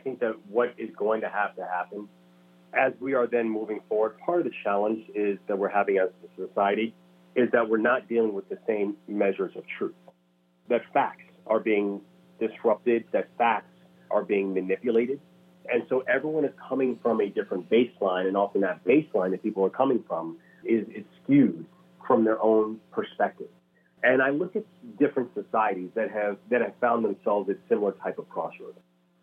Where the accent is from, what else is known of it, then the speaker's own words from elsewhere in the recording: Baltimore, Maryland, United States; Yeah, and in fact, I still do live in Baltimore. You know, Baltimore is my hometown